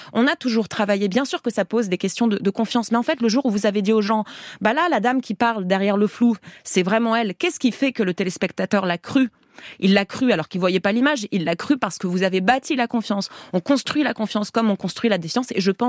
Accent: Iran; tout ce qu'on décrit de la jeunesse chez nous, en Iran

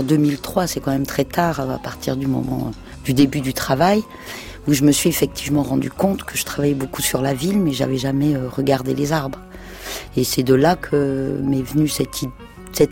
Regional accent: Firminy, Auvergne-Rhône-Alpes, France; À Firminy, oui, il y avait vraiment une idée de... C'était pas de la friche, c'était la nature dans la ville, quoi.

